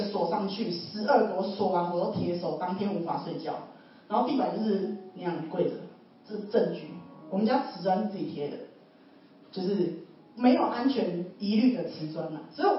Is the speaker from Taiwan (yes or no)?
yes; Yangmei, Taoyuan, Taiwan; 你知道我老家哪？老家杨梅哈。我搬到杨梅是我国小5年级的时候。啊，我搬到杨梅之后呢，我们在杨梅境内就搬了5次家。